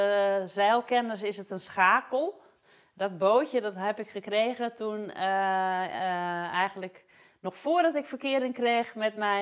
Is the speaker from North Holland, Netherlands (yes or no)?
yes; Zwaag, North Holland, Netherlands; Ik kom uit Zwaag, dus ik wilde gewoon weer heel graag hier naar terug. Ik heb hier ook nog heel veel familie wonen.